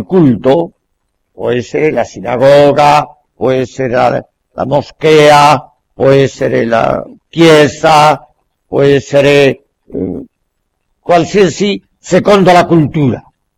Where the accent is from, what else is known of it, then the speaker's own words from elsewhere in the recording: Andalusia, Spain; first language Spanish; Italian is a second language; io sono cattolico perché sono nato al mio paese in Spagna, in Andalusia, dove tutto il mondo è educato e assimilato, ho assimilato lo spagnolo come lingua, ho assimilato le abitudini spagnoli